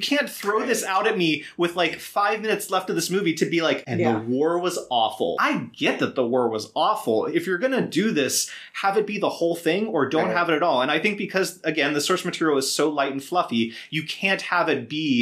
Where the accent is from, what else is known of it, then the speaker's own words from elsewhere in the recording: New York, United States; now in California, United States; We're in California, but you're from Oklahoma and we're from New York, whatever.